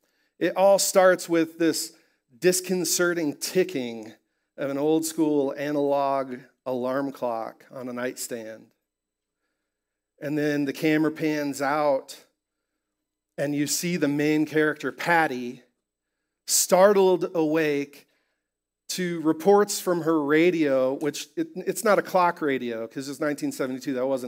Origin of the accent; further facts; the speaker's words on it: Iowa, United States; And I grew up in Iowa.